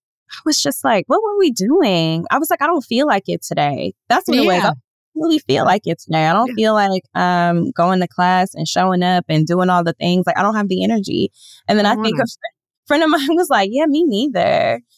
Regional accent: Los Angeles, California, United States; Girl, South LA, all over South LA. Like, from between Jefferson and Western, mm-hmm, to like Normandy and Imperial.

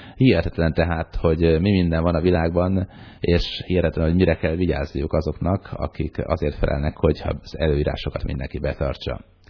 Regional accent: Sopron, Győr-Moson-Sopron, Hungary; Én Sopronban születtem, és ott is laktam még a rendszerváltás megelőző időszakban

